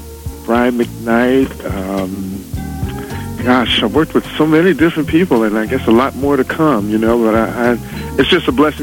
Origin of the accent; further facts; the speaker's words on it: Philadelphia, Pennsylvania, United States; I came from Winfield